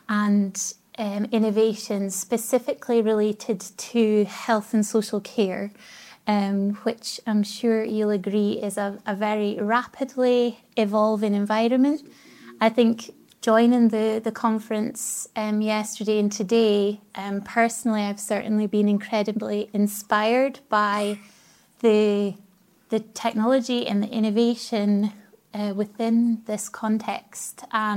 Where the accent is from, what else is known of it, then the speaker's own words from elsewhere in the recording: Elgin, Scotland, United Kingdom; I'm actually from Elgin, in the northeast of Scotland. I'm 5'7".